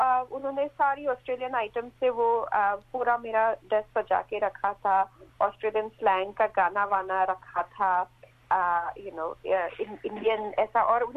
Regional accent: Gujarat, India; also born or lived in Mumbai; मैं बॉम्बे में काम करती थी, और वहाँ पे मुझे, और मैं गुजराती हूँ इसमें भी, पर हमें मुझे हमेशा मराठी नहीं आती थी

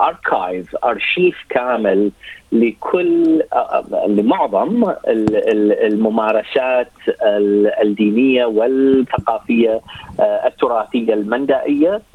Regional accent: Iraq; يعني أنا من العراق فكنت قريب جدا على الحدود

